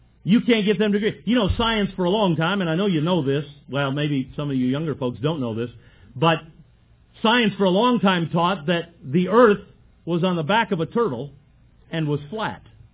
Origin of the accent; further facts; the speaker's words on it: Michigan, United States; Being born and raised in Michigan, that is the tribulation.